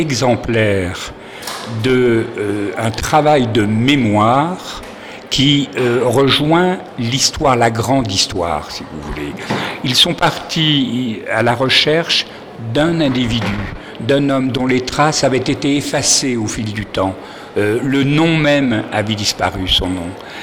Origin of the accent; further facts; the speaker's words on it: Chalon-sur-Saône, Bourgogne-Franche-Comté, France; also born or lived in Algeria; J'ai grandi à Chalon-sur-Saône. Donc voilà, j'ai un lien particulier très ancien avec la Bourgogne. Moi qui arrivais d'Algérie, mais j'ai toujours aimé cette région. Je me sens, j'y ai grandi